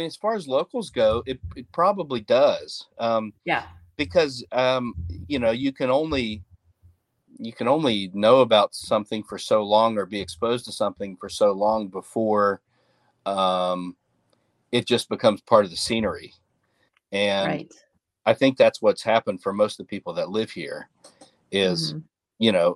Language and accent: English; Grantsville, West Virginia, United States; No. So originally I'm from Grantsville, which is Calhoun County, which is a neighboring county.